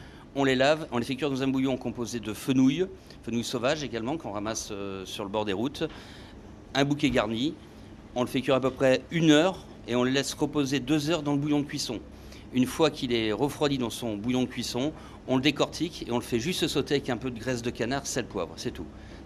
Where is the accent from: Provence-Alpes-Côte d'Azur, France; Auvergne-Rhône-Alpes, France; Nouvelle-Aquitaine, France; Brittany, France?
Nouvelle-Aquitaine, France; Jarnac; je suis natif de Jarnac, là on est à Bourg-Charente, en face du magnifique château Grand Marnier et on a le fleuve qui passe au pied de notre établissement.